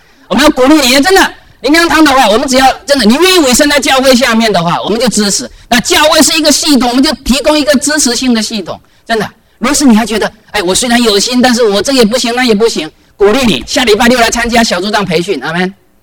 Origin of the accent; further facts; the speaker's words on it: China; moved away; 我们中国人，我们常常就是说，我们特别好，就是说我们从大陆出来的老上一代的话，他们都很看重工作，对不对啊？我们也在那个环境当中长大